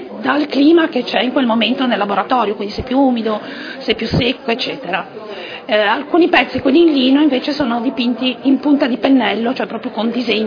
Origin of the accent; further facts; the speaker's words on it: Liguria, Italy; io vengo dalla Liguria e quindi mi sono ispirata, io abito nel Tiguglio, mi sono ispirata al mare, io non potrei vivere lontano dal mare